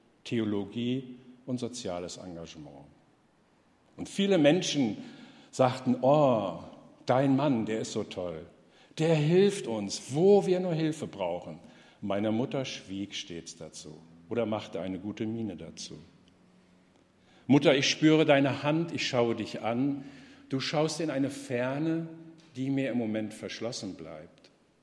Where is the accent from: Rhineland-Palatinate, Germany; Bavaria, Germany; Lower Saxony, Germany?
Rhineland-Palatinate, Germany; Katzenelnbogen; born there; Ich war in meinem Geburtsort Katzenelnbogen